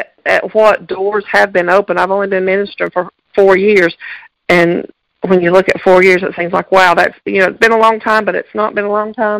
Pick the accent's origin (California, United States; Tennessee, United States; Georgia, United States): Tennessee, United States; Maryville; I was born here in Maryville, Tennessee. I've lived here all my life.